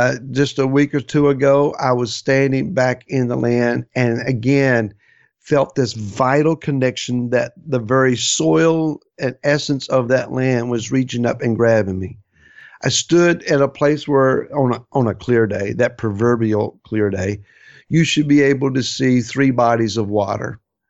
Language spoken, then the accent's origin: English; Virginia, United States; Now, I'm an American. I love America. I'm a 10th generation Virginian.